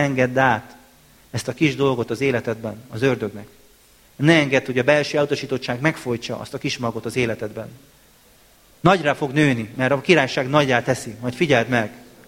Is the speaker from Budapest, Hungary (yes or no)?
yes; Budapest, Hungary; Itt nevelkedtem az egyháza Budapesten.